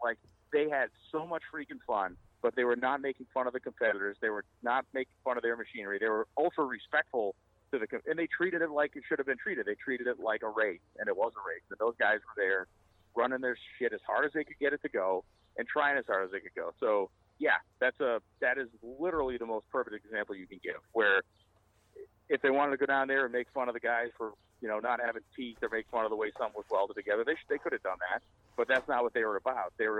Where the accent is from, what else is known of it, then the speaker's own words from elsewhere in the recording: Massachusetts, United States; I grew up in Massachusetts, still live there